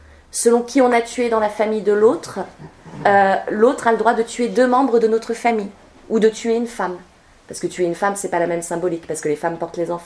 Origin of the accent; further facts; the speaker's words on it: France; moi j'avais mon pass, comme je suis française.